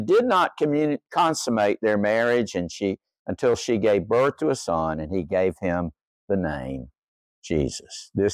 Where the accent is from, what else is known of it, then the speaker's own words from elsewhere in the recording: Laurinburg, North Carolina, United States; had a great talk about growing up in Laurinburg, North Carolina, with my cousins, Greg and Anne Marie and Billy and my Uncle Bill and my Aunt Eunice.